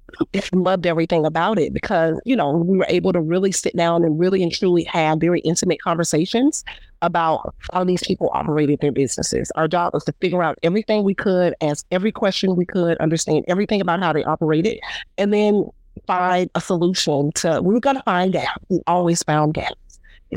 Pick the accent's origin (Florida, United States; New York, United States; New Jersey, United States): Florida, United States; Jacksonville; born and raised in Jacksonville, and blue crabs just were not my thing.